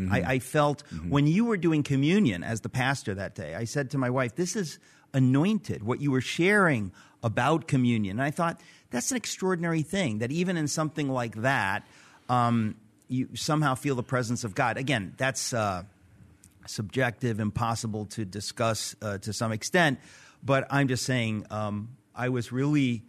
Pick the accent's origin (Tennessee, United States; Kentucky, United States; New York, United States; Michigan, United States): New York, United States; Queens; born there; It's just so funny because obviously I was born in Queens.